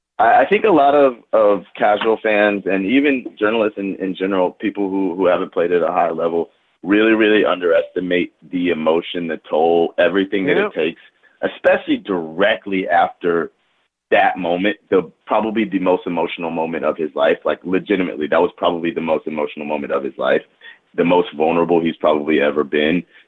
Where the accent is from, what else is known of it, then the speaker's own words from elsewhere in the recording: the South, United States; Growing up in the South, Atlanta was always kind of a little bit of a model for, not a model, but we kind of looked at Atlanta because there were no MLS teams when I was growing up.